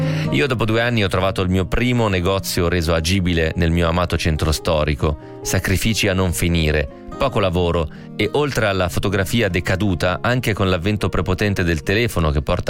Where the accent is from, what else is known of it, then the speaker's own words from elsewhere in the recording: San Felice sul Panaro, Emilia-Romagna, Italy; conosco gli occhi di tutto il mio paese, San Felice sul Panaro, provincia di Modena, 10.000 anime in mezzo alla pianura padana.